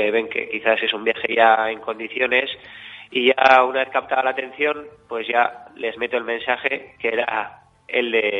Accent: Pamplona, Navarre, Spain; yo soy de Pamplona y para mí es mi vehículo, mi transporte.

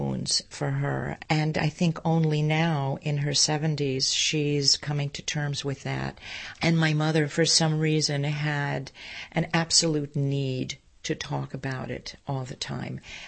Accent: Montreal, Quebec, Canada; moved away as an adult; I grew up in Montreal and left Montreal. I went to graduate school in Rochester, New York, where I was there for 3 years. And then I moved to Chicago, where I met my Jewish American husband

